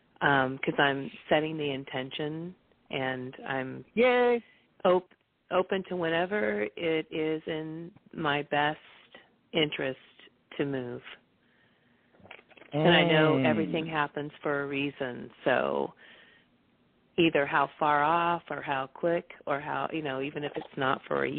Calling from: California, United States; I'm calling from California today, and I'm happy to be here.

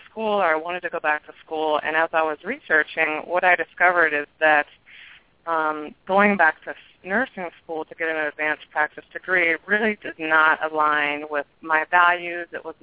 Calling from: Minnesota, United States; The frozen tundra of Minnesota.

